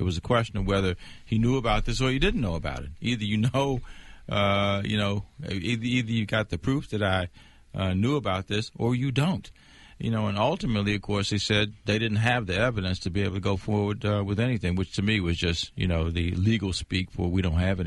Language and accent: English; Washington, District of Columbia, United States; I'm born and raised in the District of Columbia.